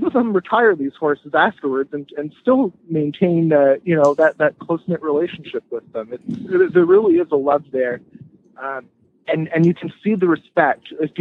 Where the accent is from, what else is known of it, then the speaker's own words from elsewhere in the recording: Ontario, Canada; I'm from an Irish family. You know, horse racing and football or the soccer are the two big sports for us. And I grew up coming to the racetrack. I lived not far from Woodbine